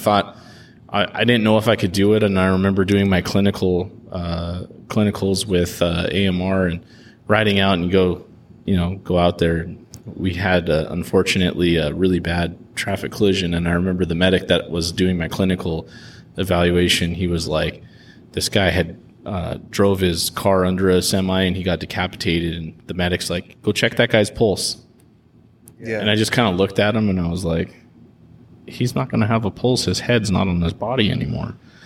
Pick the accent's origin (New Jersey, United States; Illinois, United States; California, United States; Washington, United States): California, United States; San Diego; Obviously, I grew up in San Diego, so I have a lot of Hispanic friends, and I still do.